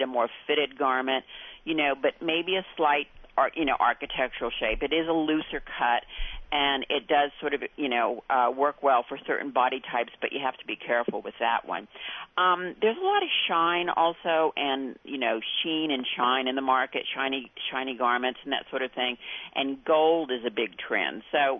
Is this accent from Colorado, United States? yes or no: yes; Colorado, United States; Well, don't forget, I was born and raised in Colorado.